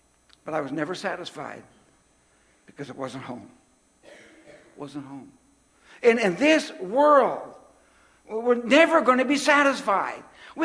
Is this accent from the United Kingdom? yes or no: no; Tillsonburg, Ontario, Canada; moved away as an adult; But when I grew up in Tillsonburg, I had some friends, and I was 18 or 19, and they said, let's go west, young man, go west.